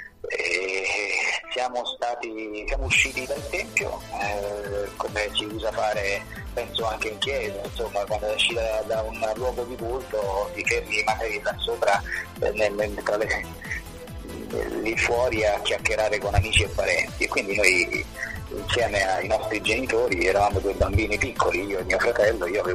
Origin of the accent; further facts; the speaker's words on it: Rome, Lazio, Italy; ma noi eravamo italiani, eravamo, siamo e saremo sempre cittadini italiani, nati e cresciuti in Italia, nati e cresciuti a Roma.